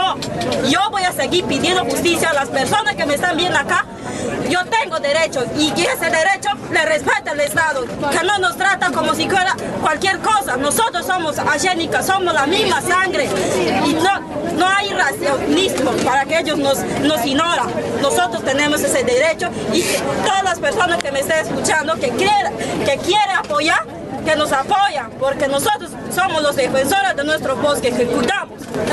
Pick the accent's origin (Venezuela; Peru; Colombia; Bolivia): Peru; Digo, siendo peruana, ¿me trata así?